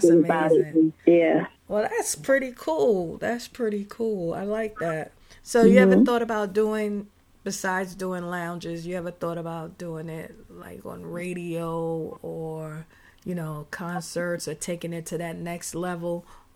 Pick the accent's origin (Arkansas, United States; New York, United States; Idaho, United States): New York, United States; Bronx; I'm from the Bronx … I'm from the Bronx.